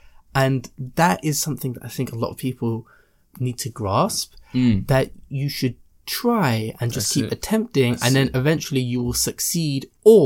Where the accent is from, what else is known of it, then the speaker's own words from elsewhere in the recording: London, United Kingdom; I've obviously was born and raised in London